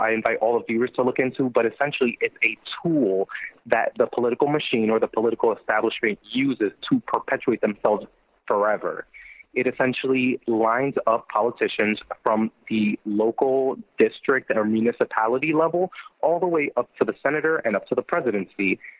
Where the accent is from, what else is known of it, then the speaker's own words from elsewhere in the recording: New Jersey, United States; he was my hometown mayor when I was a kid, and he comes directly out of the New Jersey political scene.